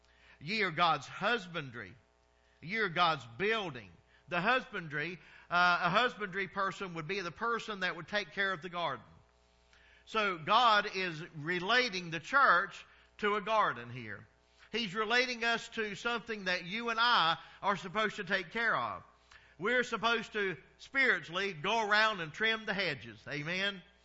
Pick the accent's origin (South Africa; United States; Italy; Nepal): United States; the South; I'm from the South. And everywhere I go, people say, you're not from here, are you?